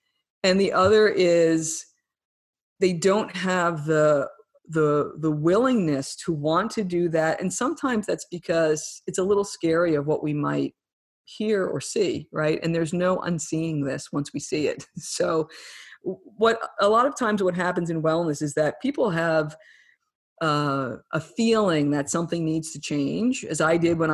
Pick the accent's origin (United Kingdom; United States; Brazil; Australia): United States; New Jersey; when you come from a very urban environment like I did growing up in New Jersey